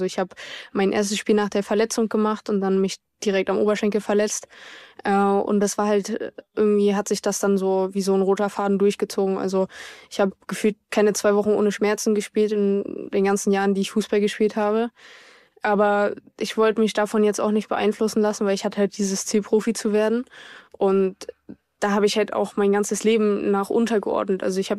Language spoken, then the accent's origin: German; Leipzig, Saxony, Germany; Ich bin in Leipzig aufgewachsen